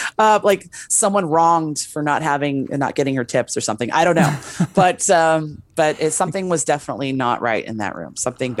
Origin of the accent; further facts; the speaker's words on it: West Hollywood, California, United States; now in Las Vegas, United States; I mean, I know that in Hollywood, because I'm originally from West Hollywood, I know that we have that Hollywood ghost.